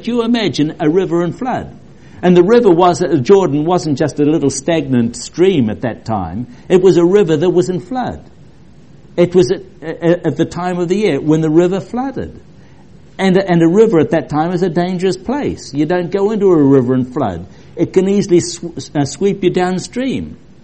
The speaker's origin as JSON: {"language": "English", "country": "New Zealand", "moved": "as an adult", "lives_now": "United States", "said": "When we came from New Zealand to California, the cost of living was probably four times what it was at that stage in New Zealand."}